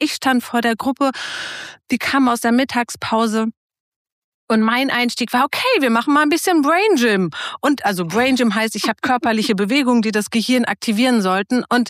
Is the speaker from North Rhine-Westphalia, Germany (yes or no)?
yes; North Rhine-Westphalia, Germany; ich komme aus Ostwestfalen, da ist dieses Anderssein und Introvertiertsein vielleicht nochmal besonders ausgeprägt.